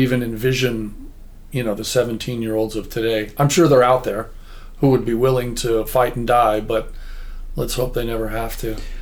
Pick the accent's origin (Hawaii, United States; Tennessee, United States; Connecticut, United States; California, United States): California, United States; growing up in Orange County, the one thing that symbolized that post-war optimism more than anything else to me was Disneyland USA.